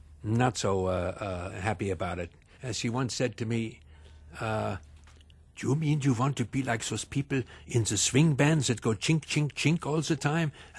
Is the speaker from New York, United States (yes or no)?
yes; New York, United States; You know, the house was full of them. We had all kinds of interesting people. I think it was a great way to grow up.